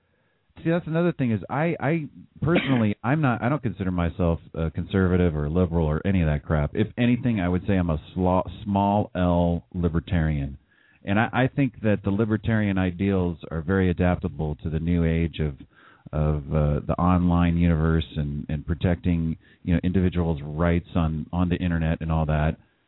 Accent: California, United States; Yeah, I grew up in the Bay Area.

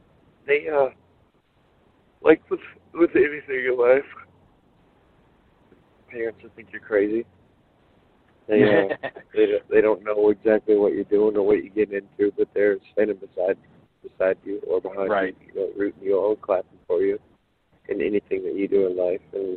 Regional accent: Alabama, United States; North Alabama.

